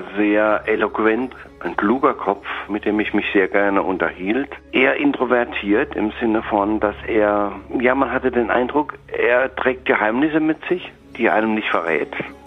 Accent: West Berlin, Berlin, Germany; Für mich als Westberliner und als Westdeutscher war es natürlich schon mal was Besonderes

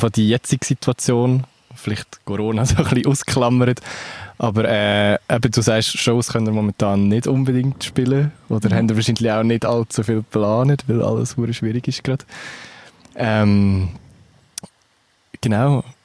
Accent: Uri, Switzerland; Ich darf das, ich komme aus dem Kanton Uri, das ist legitim.

